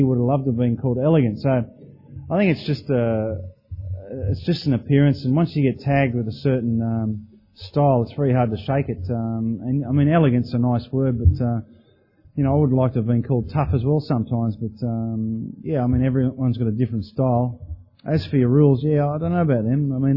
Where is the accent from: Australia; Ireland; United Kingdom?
Australia; I'm Australian. I can't play against Australia.